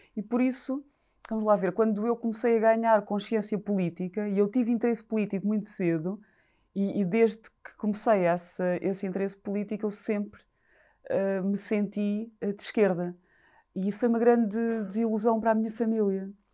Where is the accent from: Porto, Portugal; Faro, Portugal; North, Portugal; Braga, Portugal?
Faro, Portugal; Nasci e cresci na Serra, no Algarve, a Serra do Caldeirão